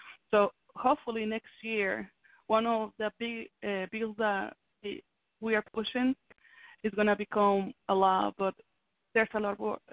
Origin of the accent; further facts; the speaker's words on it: Washington, United States; We are from Washington State, and actually this year we had several bills being pushed to Congress